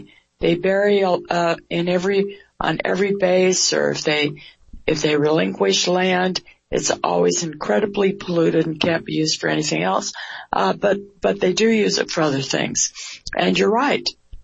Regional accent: Sacramento, California, United States; also born or lived in Nevada; And I grew up in Sacramento. We moved from Nevada to Sacramento, and Sacramento was not really, they didn't have a lot of skyscrapers.

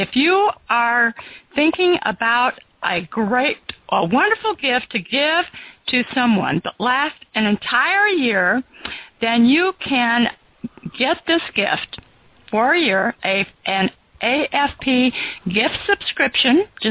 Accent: Sacramento, California, United States; also born or lived in Lodi, California; now in Chicago, United States; Now, I grew up in California in Sacramento. And then I lived in Lodi, California, and the weather there was fabulous.

